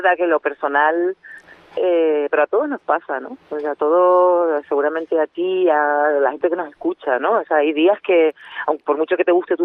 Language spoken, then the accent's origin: Spanish; La Palma, Canary Islands, Spain; voy a hacer un recorrido desde pues mi infancia, mi adolescencia en La Palma